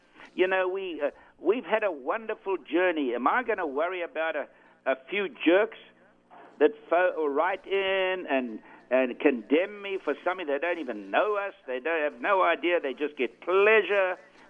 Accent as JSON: {"language": "English", "country": "South Africa", "said": "that's the punishment that I've got to take as a South African."}